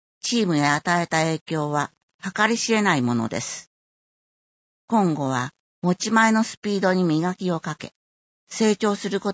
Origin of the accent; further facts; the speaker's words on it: Miyazaki, Japan; moved away as an adult; now in Kariya, Japan; 私は宮崎県にある小林高校の出身です。一人故郷を離れ、新しい環境での生活には不安がありましたが